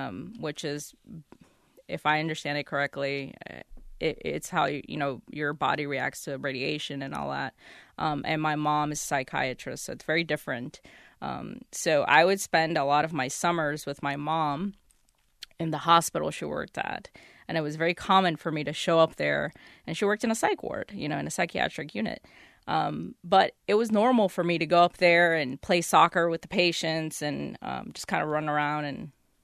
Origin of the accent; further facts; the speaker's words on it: Cuba; So I was born in 85. So I grew up in Cuba late 80s, early 90s